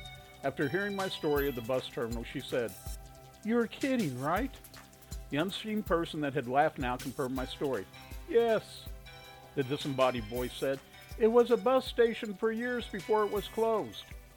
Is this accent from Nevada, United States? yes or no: no; Topeka, Kansas, United States; Poe, who is also a native Topekan and who knows that I am a history buff, especially when it comes to my hometown.